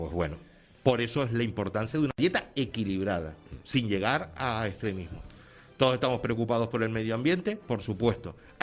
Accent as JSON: {"language": "Spanish", "country": "Spain", "said": "los españoles también somos los europeos que más carne consumimos."}